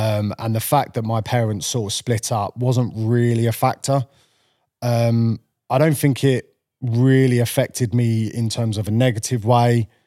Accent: Southend, East of England, United Kingdom; also born or lived in Wales; But yeah, so I was born in Essex and grew up mainly around Essex.

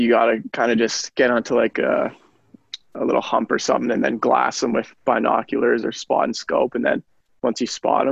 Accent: Whitehorse, Yukon, Canada; I mean, during my draft year and stuff, that was kind of the main topic was me being from Whitehorse. So I've definitely done my fair share of interviews about this place. I mean, I love to be from here and represent it

